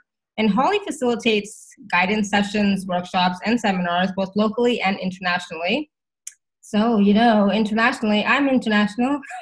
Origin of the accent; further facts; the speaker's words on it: India; It's like, no, I am Indian. And we also talk with our hands and, you know, all that wonderful stuff.